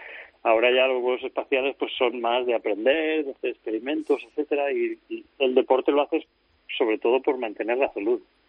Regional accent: Madrid, Community of Madrid, Spain; Aunque soy de Madrid

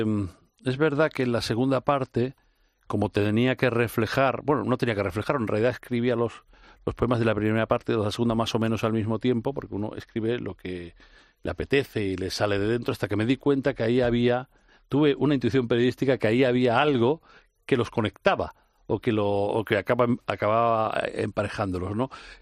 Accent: Castile, Spain; Y eso que, bueno, mi pueblo era un pueblo grande, donde tenía instituto incluso, que eso no es muy habitual en los pueblos de Castilla.

